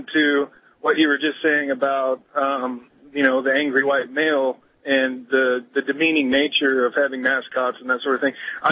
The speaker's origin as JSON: {"language": "English", "region": "Oklahoma", "country": "United States", "said": "I'm from Oklahoma, there's like a pretty good population of Indians and natives there, a lot of different tribes"}